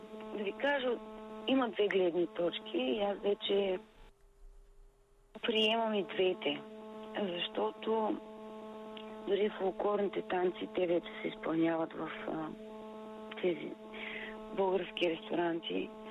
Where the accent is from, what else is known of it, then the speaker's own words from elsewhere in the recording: Dobrich, Dobrich Province, Bulgaria; Оказва се, че те имат вила близо до моя роден град, Добрич.